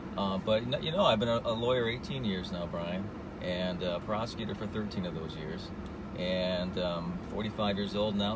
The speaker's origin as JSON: {"language": "English", "region": "Michigan", "country": "United States", "tie": "born or raised there", "also_born_or_lived": "Washington, D.C. / New York", "said": "I came from Michigan. I'm born and raised in a small town in southeast Michigan."}